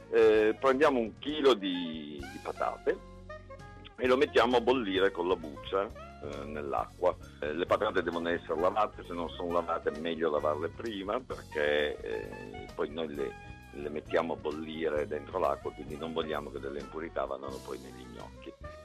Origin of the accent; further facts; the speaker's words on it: Piedmont, Italy; Io sono piemontese